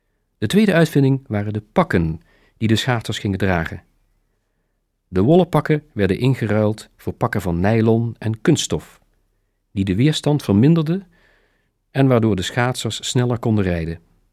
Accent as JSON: {"language": "Dutch", "town": "Dokkum", "region": "Friesland", "country": "Netherlands", "said": "Ik kom uit Dokkum"}